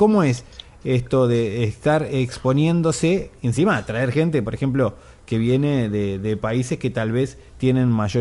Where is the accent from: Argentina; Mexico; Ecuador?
Argentina; Yo soy argentino, de nuestro país.